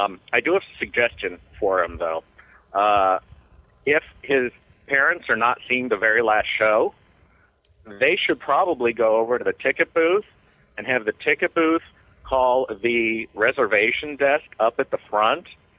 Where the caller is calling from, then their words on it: Mount Lebanon, Pennsylvania, United States; Although my area code says I'm calling from Dayton, I am actually calling from Mount Lebanon, PA.